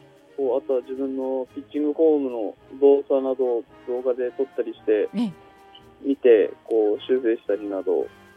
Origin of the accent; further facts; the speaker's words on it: Tochigi, Japan; 栃木県です。